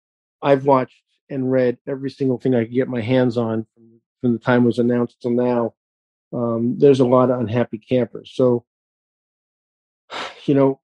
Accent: New York, United States; I had seven friends in the Twin Towers, okay, and I'm a New Yorker

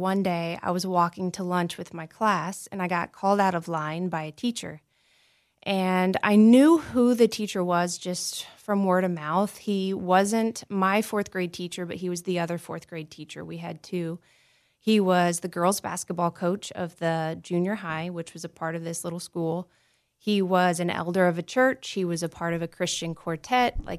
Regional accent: Illinois, United States; Southern Illinois.

